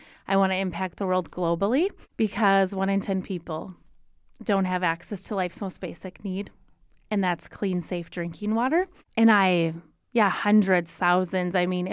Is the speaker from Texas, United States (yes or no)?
no; North Dakota, United States; I taught in a really small school in North Dakota. I taught in my hometown.